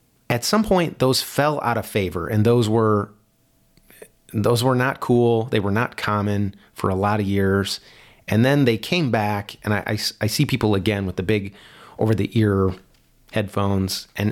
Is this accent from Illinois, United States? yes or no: yes; Naperville, Illinois, United States; And I grew up in Naperville, Illinois, early 90s, I was in high school.